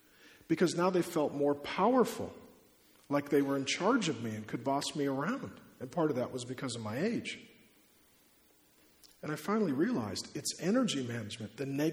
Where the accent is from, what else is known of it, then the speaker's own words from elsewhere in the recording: United States; And I seem rude. And I'm American. So to be rude as an American is particularly rude.